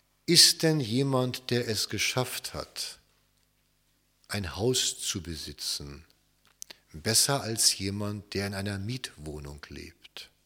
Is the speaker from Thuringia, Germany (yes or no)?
no; Schleswig-Holstein, Germany; Wir kommen hier aus Schleswig-Holstein.